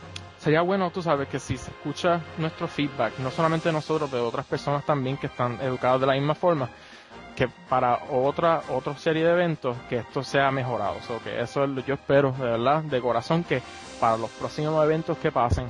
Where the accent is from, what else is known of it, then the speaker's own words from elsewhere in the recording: Puerto Rico; en Puerto Rico, yo nací y me crié en Puerto Rico